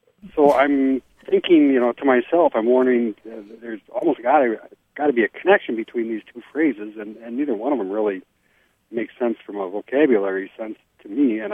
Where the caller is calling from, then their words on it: Linden, Wisconsin, United States; I am calling from Linden, Wisconsin today.